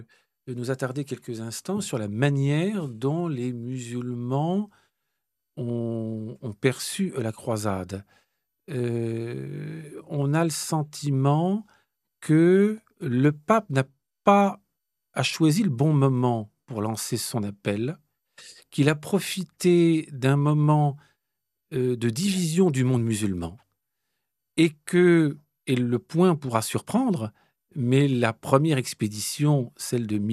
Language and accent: French; France; parce que nous sommes français